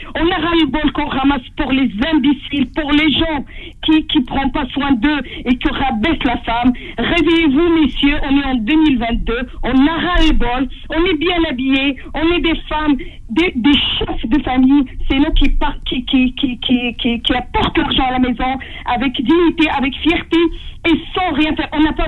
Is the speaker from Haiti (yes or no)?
no; Morocco; now in France; Moi je suis marocaine, on est marocain, on est musulmans.